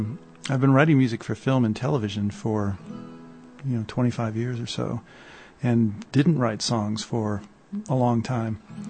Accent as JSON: {"language": "English", "region": "Connecticut", "country": "United States", "lives_now": "Los Angeles, United States", "said": "Oh, actually, I drove up from Los Angeles. I've lived in Los Angeles for a while, and I'm originally from Connecticut."}